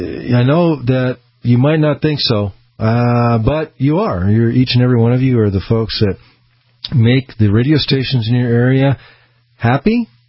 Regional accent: Peoria, Illinois, United States; I was born in Peoria, Illinois. Lived there. It's flat.

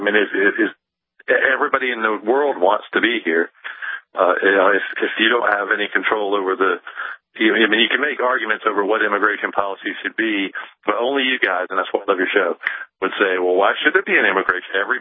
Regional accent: Florida, United States; I grew up in South Florida and everybody was a burnout

